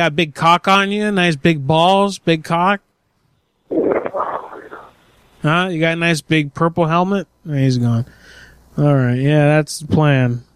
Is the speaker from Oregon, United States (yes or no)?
yes; Oregon, United States; now in Tennessee, United States; No, I'm in Tennessee. I'm from Oregon, but I'm in Tennessee.